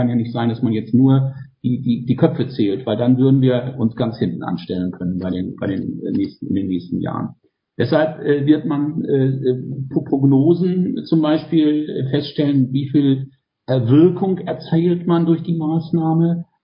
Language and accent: German; Schleswig-Holstein, Germany; was wir als Schleswig-Holsteiner da im Bund jetzt anmelden wollen im Schienennahverkehr.